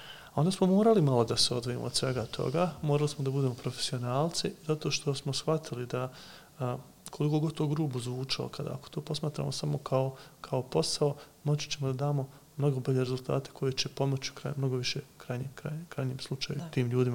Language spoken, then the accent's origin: Bosnian; Bosnia & Herzegovina; možemo biti stvarno kao Bosanci i Hercegovci ponosni